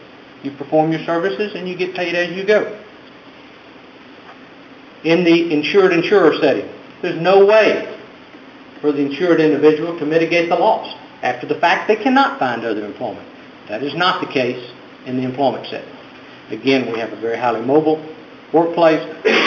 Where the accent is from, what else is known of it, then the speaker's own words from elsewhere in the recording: Houston, Texas, United States; from Houston.